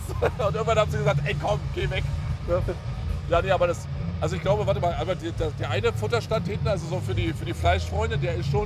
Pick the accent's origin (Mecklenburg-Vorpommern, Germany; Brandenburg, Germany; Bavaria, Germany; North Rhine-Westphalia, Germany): Brandenburg, Germany; Friesack; Ich bin ja hier groß geworden in der Gegend